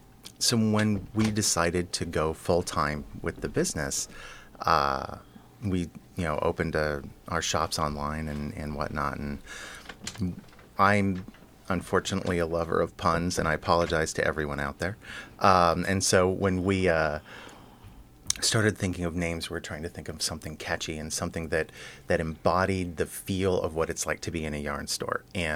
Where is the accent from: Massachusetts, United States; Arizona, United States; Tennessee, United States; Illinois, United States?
Illinois, United States; also born or lived in Michigan; So so I grew up in Illinois on the Mississippi River